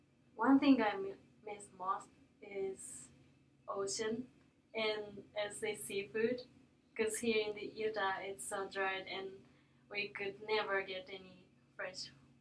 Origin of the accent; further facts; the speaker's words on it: Yufu, Oita, Japan; So my hometown is called Yufu in Oita, which is located in very south of Japan. And the population is about 35,000, which is, I don't know, not that big.